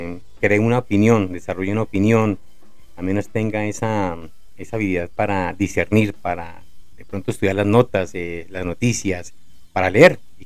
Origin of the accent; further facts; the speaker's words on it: Zipaquirá, Cundinamarca, Colombia; yo soy de aquí de Zipaquirá, soy un pequeño, tengo 54 años, siempre vivo aquí en Zipaquirá, pues mi juventud la pasé en el sector del barrio La Concepción, una familia sencilla